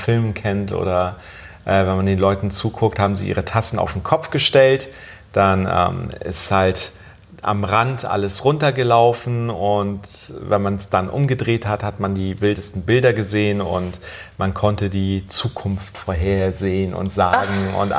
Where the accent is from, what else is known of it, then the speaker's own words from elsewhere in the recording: Germany; Ich bin in Deutschland aufgewachsen.